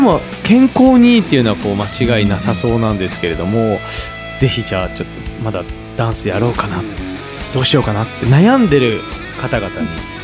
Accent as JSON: {"language": "Japanese", "region": "Saitama", "country": "Japan", "said": "僕埼玉ですから。"}